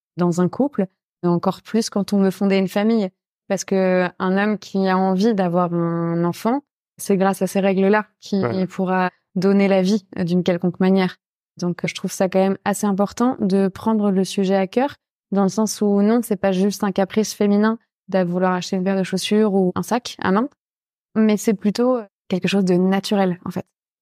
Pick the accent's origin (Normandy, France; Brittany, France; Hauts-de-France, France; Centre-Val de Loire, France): Normandy, France; Rouen; Je suis née à Rouen, exactement. J'ai grandi dans le centre-ville de Rouen, oui.